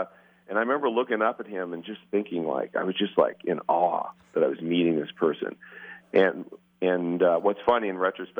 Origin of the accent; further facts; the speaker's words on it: Glendora, California, United States; I grew up in Glendora, which is an L.A. suburb.